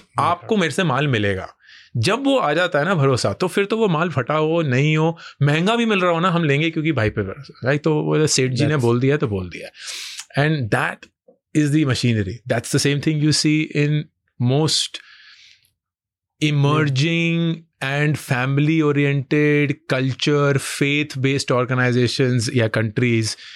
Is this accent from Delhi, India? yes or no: yes; Delhi, India; now in Mumbai, India; I have experience it क्योंकि मैं दिल्ली से हूँ.